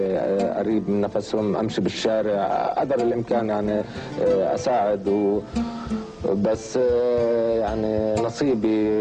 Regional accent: Ain al-Hilweh, South Governorate, Lebanon; moved away as an adult; also born or lived in Kuwait; وكنت جاي جديد على الكويت. وأنا كابن عين الحلوة لما دخلت عين الحلوة كنت بسنها 30

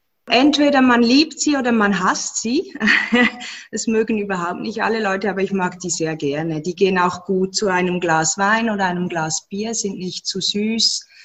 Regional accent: Bern, Switzerland; moved away as an adult; now in Australia; Ich komme aus dem Emmental, man trifft sich, um zusammen zu essen und zu kochen. Und als ich dann vor 3,5 Jahren mit meiner Familie ausgewandert bin nach Australien

